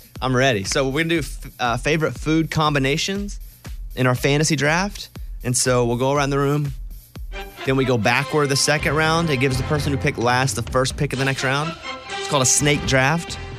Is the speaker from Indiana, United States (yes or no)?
no; Arkansas, United States; Yeah, I am from Arkansas.